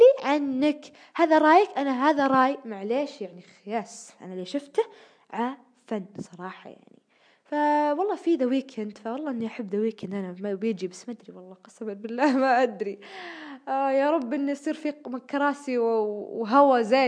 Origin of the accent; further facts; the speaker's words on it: Saudi Arabia; born there; انا مولوده في السعوديه وعايشه في حياتي كلها هناك